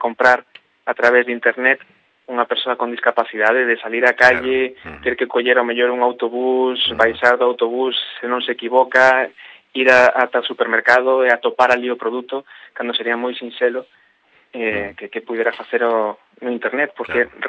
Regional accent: Galicia, Spain; Todos os fundadores da empresa somos galegos

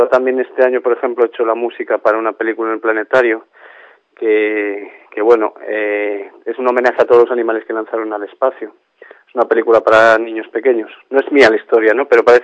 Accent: Galicia, Spain; escribo en galego. No lo suelo hablar, pero es un idioma que me encanta. Vamos, es de... Yo soy gallego.

